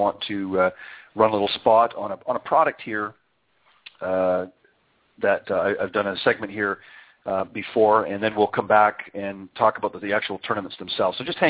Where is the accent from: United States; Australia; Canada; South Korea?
Canada; I'm originally from up north. I'm from Canada and sort of migrated south here because I was – quite frankly, tired of shoveling snow.